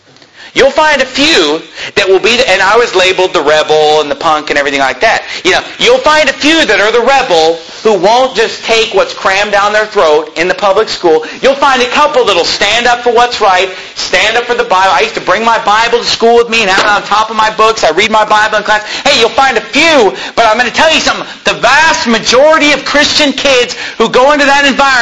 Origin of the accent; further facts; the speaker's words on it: Sacramento, California, United States; I'm from Sacramento, California, which is about an hour away, hour and a half away.